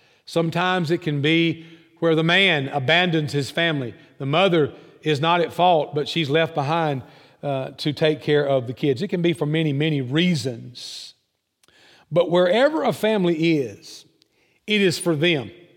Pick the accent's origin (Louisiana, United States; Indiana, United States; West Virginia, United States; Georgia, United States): Georgia, United States; Where I grew up in Southwest Georgia, there was a strong sense of and the presence of a matriarchal society where the mother is in charge.